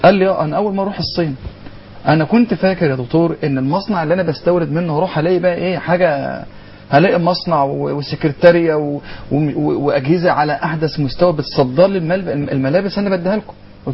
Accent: Sandoub, Dakahlia, Egypt; النهارده عندنا احنا في قريتنا احنا حته اسمها سندوب

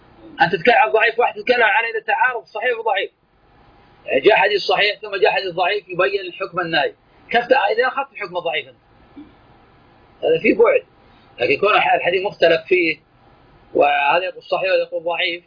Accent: Najd, Saudi Arabia; لأن الكنف تسمى عندنا في نجد قديما يسمونه الكنيف البرج، كان عندنا في نجد يسمونه الكنيف البرج

